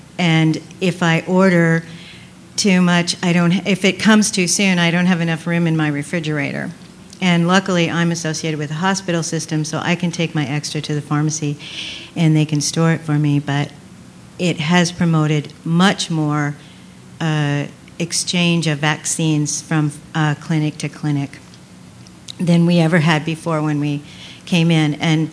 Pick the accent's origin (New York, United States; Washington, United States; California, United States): Washington, United States; Jason, for you, I am from Washington State, and I'm an end user of the VIMBIP system.